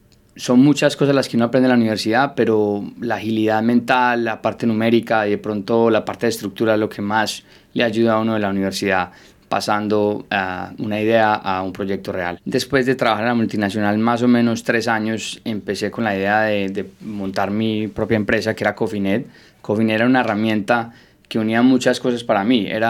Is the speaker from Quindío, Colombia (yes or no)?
yes; Armenia, Quindío, Colombia; Yo crecí en Armenia, Quindío, es una ciudad pequeña de Colombia. Allí compartí con toda mi familia desde muy chico en las fincas. Mi familia es agropecuaria y tenemos 5 fincas dentro de la familia y básicamente crecí allí